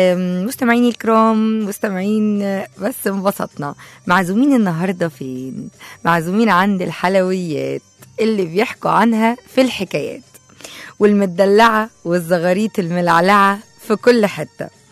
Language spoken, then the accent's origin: Arabic; Tanta, Gharbia, Egypt; المدلعة تبقى في طنطا طبعا، بلدي طنطا،